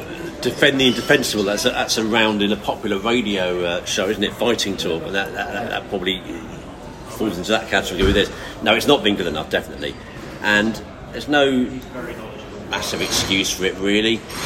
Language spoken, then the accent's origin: English; Minneapolis, Minnesota, United States; I am from Minneapolis in the USA.